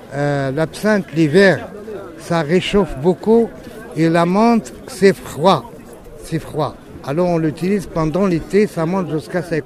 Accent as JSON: {"language": "French", "town": "Zagora", "region": "Drâa-Tafilalet", "country": "Morocco", "tie": "born or raised there", "said": "je suis de la région, je connais tout le monde me connaît. Ah oui, c'est mon pays natal, Zagora."}